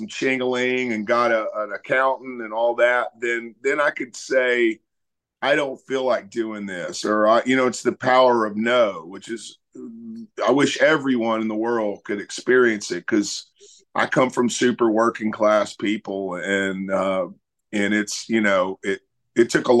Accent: Beaumont, Texas, United States; And, you know, growing up in Beaumont, we had to play just to make a living.

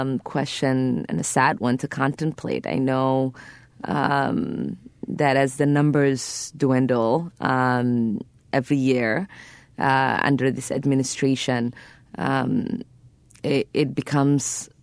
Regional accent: Somalia; now in United States; So my story began leaving my home country of Somalia and going into the borders of Kenya.

